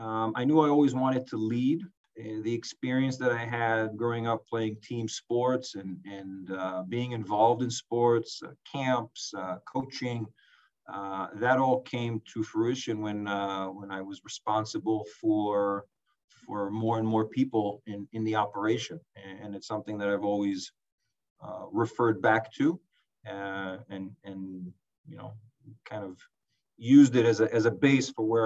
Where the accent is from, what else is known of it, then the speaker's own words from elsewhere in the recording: Singapore; I grew up in Singapore and all of my formative years were spent in Asia.